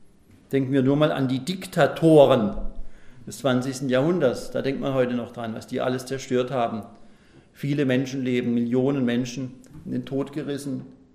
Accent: Pforzheim, Baden-Württemberg, Germany; In meiner Heimatstadt Pforzheim hat man die alten Bauten nicht mehr errichtet.

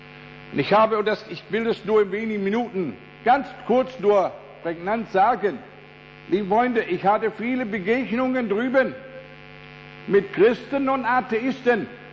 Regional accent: Emden, Lower Saxony, Germany; ich komme aus Emden, aus Friesland, von der Küste.

